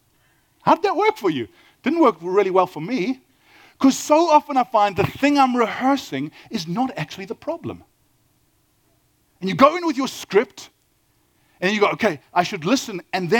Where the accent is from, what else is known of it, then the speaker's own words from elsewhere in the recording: Durban, KwaZulu-Natal, South Africa; I grew up in Durban, you know